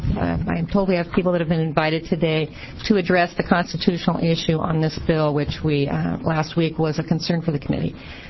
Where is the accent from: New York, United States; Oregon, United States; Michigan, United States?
Oregon, United States; Eugene; I'm from Eugene, Oregon.